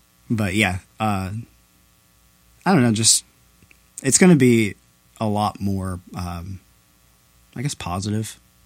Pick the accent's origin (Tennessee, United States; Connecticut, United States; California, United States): Tennessee, United States; Nashville; We're from Nashville, and so like we grew up in like the Plea days.